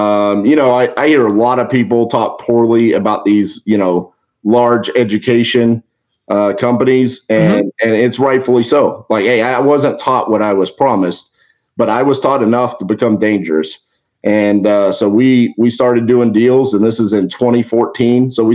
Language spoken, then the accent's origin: English; Fort Worth, Texas, United States; I'm from Fort Worth, Texas. I've lived in Fort Worth, Texas my whole life.